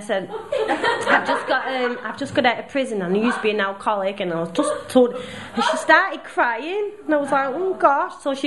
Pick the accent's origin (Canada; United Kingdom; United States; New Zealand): United Kingdom; Bolton, North West England; I'd said, I'm from Bolton, so I said that when I get out, I want to move to Lee.